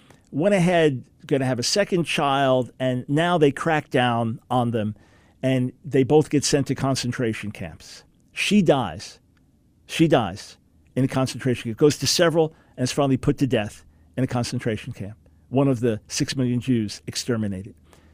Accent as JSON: {"language": "English", "region": "New York", "country": "United States", "tie": "born or raised there", "said": "I'm a New York Jew, Jewish follower of Jesus, born and raised in New York."}